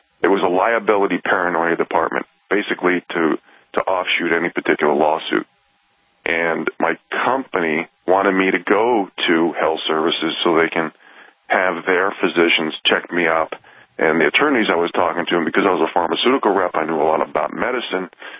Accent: New York City, New York, United States; I'm saying that because I came from the metropolitan area of New York City. Don't get me wrong. I love growing up in New York as a young person.

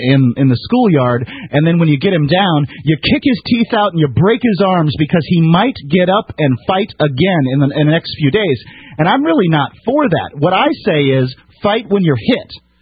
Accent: United States; I mean, do I, as an American, deserve to have my pocketbook raided for this kind of stuff?

